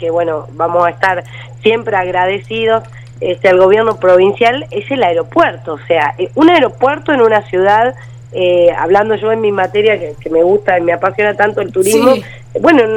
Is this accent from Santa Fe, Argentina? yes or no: no; Buenos Aires, Argentina; now in Termas de Río Hondo, Argentina; Yo, por ejemplo, vivo en Termas hace 15 años, vengo de Buenos Aires